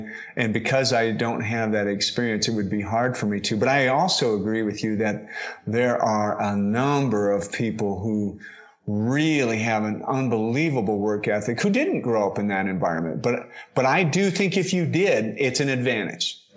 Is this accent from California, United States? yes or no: no; Wyoming, United States; I grew up in Wyoming, but I certainly didn't grow up on a farm or a ranch.